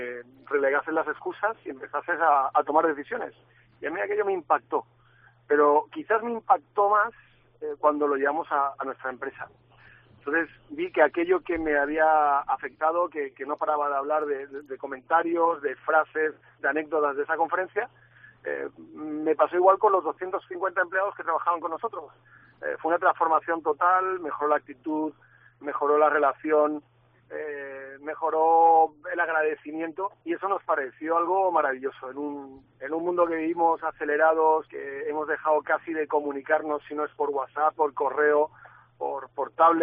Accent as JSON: {"language": "Spanish", "town": "Málaga", "region": "Andalusia", "country": "Spain", "said": "somos un matrimonio malagueño"}